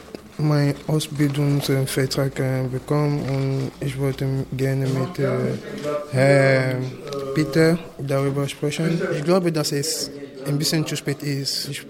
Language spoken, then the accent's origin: German; Cameroon; German is a second language; now in Germany; ich komme aus Kamerun, bin hier in Deutschland seit fast 3 Jahren.